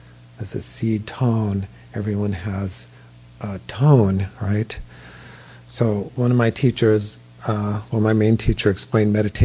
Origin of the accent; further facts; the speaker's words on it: New York, United States; it kind of works with how I grew up in New York